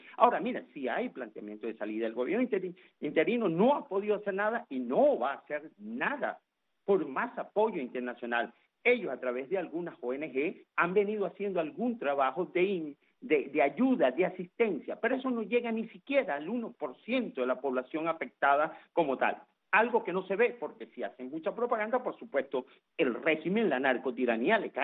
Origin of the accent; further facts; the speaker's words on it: Venezuela; como asesor y como venezolano y como cualquiera